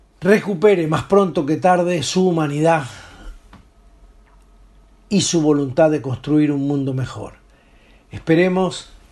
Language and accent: Spanish; Argentina; nos avergüenza como argentinos ante el mundo